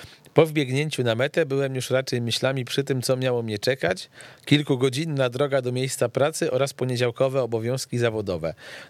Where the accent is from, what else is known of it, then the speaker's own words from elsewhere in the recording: Płock, Masovian Voivodeship, Poland; jako że ja pochodzę z Płocka, to akurat wiem